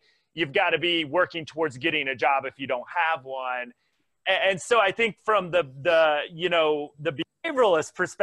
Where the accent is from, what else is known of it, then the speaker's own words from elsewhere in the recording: Indiana, United States; I think Wisconsin and my home state of Indiana, you see this